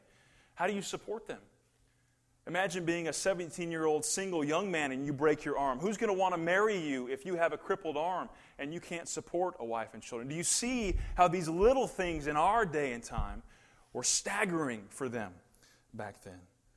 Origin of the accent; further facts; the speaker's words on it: United States; it just never even crossed my mind being an American in this day and age